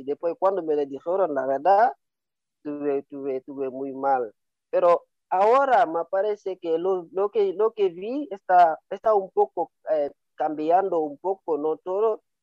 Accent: Senegal; moved away; poder volver tranquilo en mi país, poder volver tranquilo en Senegal. Ahí pues pienso que podría desarrollarme un poco mejor, porque hace 9 años que estoy acá

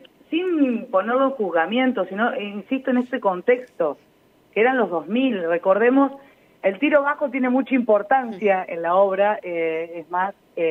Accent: Realicó, La Pampa, Argentina; Yo soy de Realicó, un pueblo pequeño.

